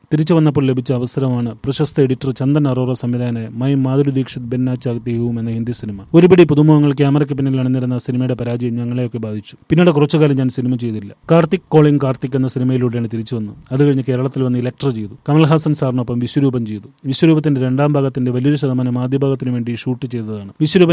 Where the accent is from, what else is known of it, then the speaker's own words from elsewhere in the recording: Puthuppally, Kerala, India; അതെ, കോട്ടയത്തെ പുതുപ്പള്ളിയാണ് എന്റെ നാട്. നാടെന്നും എന്റെ ഒരു നൊസ്റ്റാൾജിയാണ്.